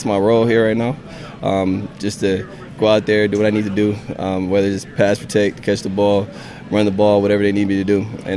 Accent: Oklahoma, United States; now in Baltimore, United States; Well, I grew up in Oklahoma, man

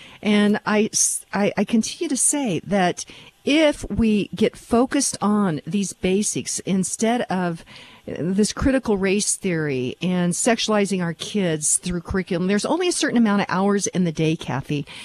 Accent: Kansas, United States; I'm from Western Kansas, so I really like farmers.

